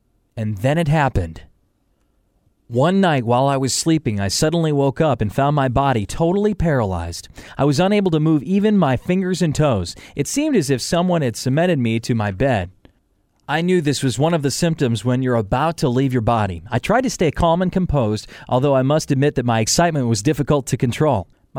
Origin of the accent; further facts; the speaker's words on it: India; I'm from India.